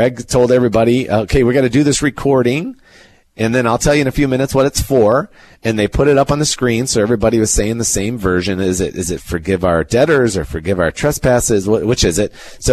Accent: Chicago, Illinois, United States; I'm a Chicagoan for the most part.

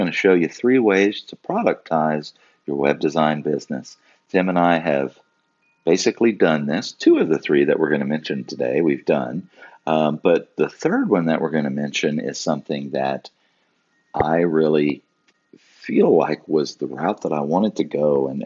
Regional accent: Louisiana, United States; I'm from South Louisiana and I lived in Lafayette and that's where all of my clients came from.

